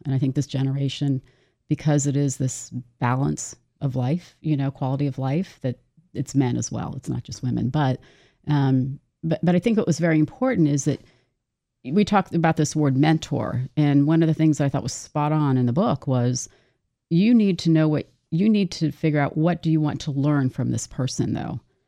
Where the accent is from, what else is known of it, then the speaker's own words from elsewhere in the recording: Maryland, United States; I grew up in Montgomery County. I went to Wooten High School. So, you know, I was raised in a very middle-class area